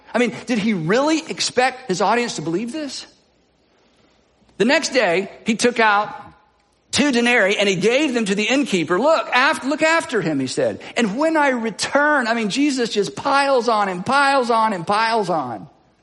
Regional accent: England, United Kingdom; because we're English people in the 21st century

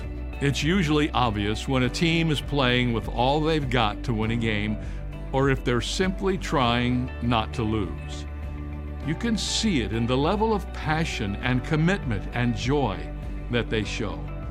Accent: Cedarville, Ohio, United States; I grew up in Ohio in a rural area called Cedarville. When I moved there, I was in the seventh grade

